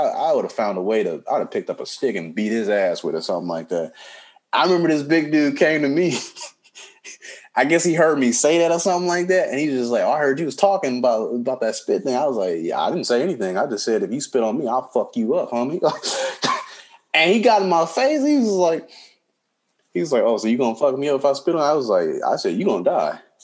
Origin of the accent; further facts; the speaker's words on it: Compton, California, United States; I grew up in Compton, you know, born and fucking raised wherever and shit.